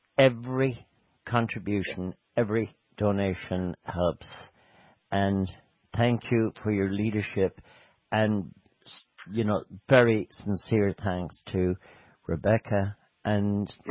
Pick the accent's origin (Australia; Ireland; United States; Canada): Ireland; Ballinasloe, Connacht; I know. My hometown.